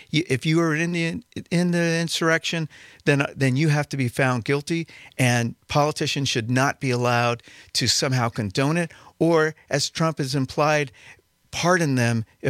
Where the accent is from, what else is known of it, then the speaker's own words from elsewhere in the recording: Hawaii, United States; Oh, no. I grew up in Hawaii. I would like to be there now